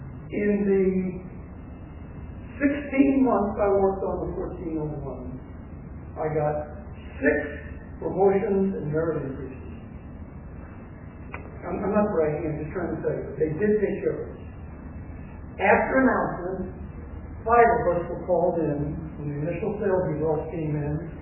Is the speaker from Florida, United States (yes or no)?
no; Illinois, United States; I'm from Illinois, my wife's from New York. She had never been to California, I had been out here once.